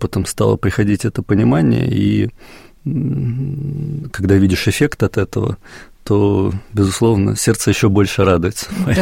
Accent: Saint Petersburg, Russia; Поскольку я сам из Санкт-Петербурга, северо-запад ко мне ближе

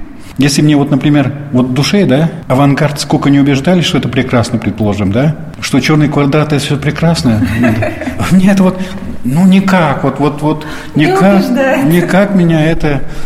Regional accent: Izhevsk, Udmurtia, Russia; А мне секретарша говорит, вы откуда? Я говорю, с Ижевска.

